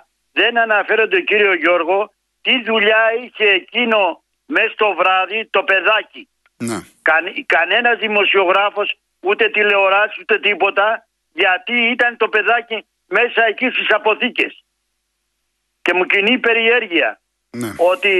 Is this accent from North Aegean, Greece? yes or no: no; Piraeus, Attica, Greece; Γιατί εγώ είμαι από Πειραιά.